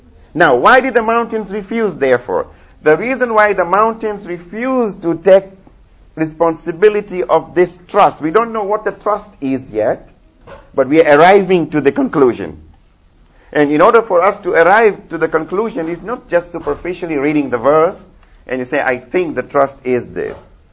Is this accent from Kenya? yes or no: yes; Kenya; now in Seattle, United States; I come from Kenya, so I have to be patriotic, you know. I still love my country.